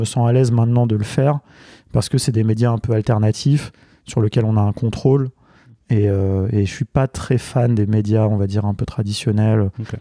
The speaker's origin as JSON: {"language": "French", "town": "Paris", "region": "Île-de-France", "country": "France", "tie": "born or raised there", "said": "J'habite en face. Mes parents n'habitent pas loin. Voilà, moi, j'ai vraiment grandi à Paris"}